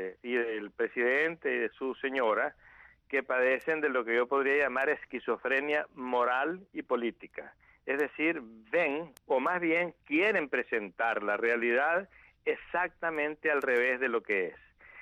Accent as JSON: {"language": "Spanish", "region": "León", "country": "Nicaragua", "tie": "born or raised there", "said": "la ciudad de León … de donde yo soy originario"}